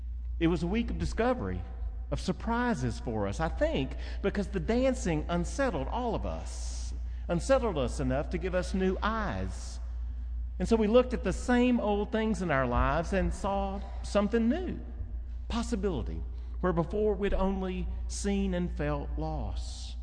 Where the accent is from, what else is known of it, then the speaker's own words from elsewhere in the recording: Arkansas, United States; I'm from Arkansas, and I'm an Episcopalian, and it's 10:30 in the morning.